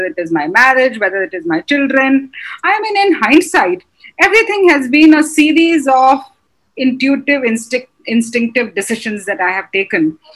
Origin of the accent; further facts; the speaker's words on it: Ajmer, Rajasthan, India; I'm a small town girl, born and brought up in Ajmer, got into an arranged marriage, lived in a joint family.